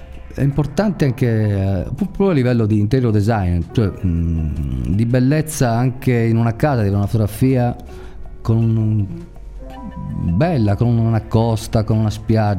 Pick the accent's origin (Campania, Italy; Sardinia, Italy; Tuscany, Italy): Sardinia, Italy; Io, essendo sardo, non ho mai avuto occasione di vedere certi luoghi.